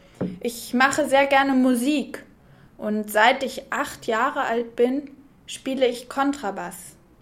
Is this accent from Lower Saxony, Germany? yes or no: yes; Lower Saxony, Germany; ich komme aus Niedersachsen. Ich wohne in einer Stadt in der Nähe von Hannover.